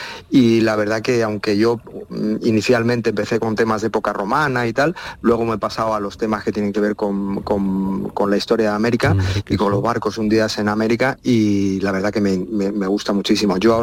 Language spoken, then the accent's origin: Spanish; Madrid, Community of Madrid, Spain; Yo soy de Madrid, he vivido toda la vida en Madrid y el mar nos queda un poquito lejos